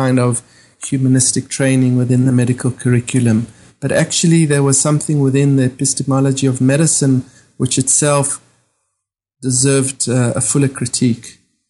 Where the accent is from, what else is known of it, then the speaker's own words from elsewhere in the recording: South Africa; growing up in South Africa, and being trained as a doctor in South Africa